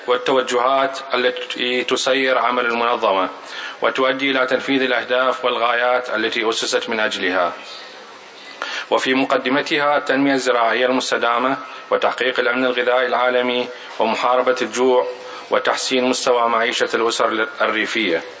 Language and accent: Arabic; Iraq; يشرفني أن أكون بينكم اليوم ممثلا عن بلدي العراق